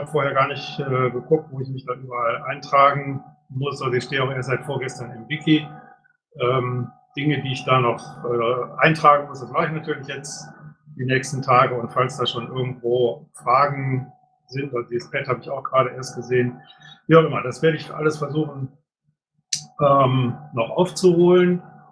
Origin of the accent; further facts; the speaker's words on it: Düsseldorf, North Rhine-Westphalia, Germany; weil ich tatsächlich als Düsseldorfer mit meiner halt hier von um die Ecke komme, also sehr viel hier auch mein Hauptbüro habe.